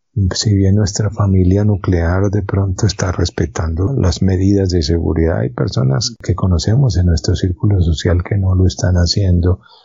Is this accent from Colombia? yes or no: yes; Colombia; Como pueblo colombiano